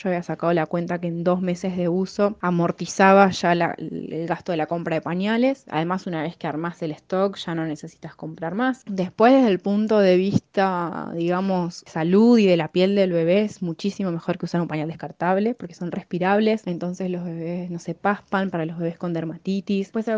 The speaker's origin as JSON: {"language": "Spanish", "region": "Neuquén", "country": "Argentina", "said": "soy de Neuquén, tengo 2 hijos"}